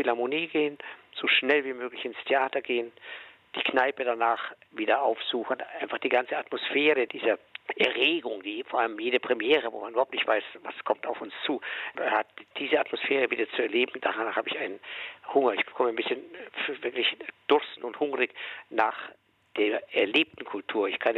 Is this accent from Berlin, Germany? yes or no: no; Bavaria, Germany; das selbst mir als Bayer unheimlich wird